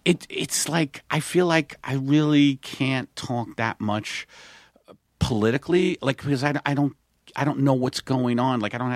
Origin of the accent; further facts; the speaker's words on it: Staten Island, New York, United States; I come from Staten Island where people don't travel.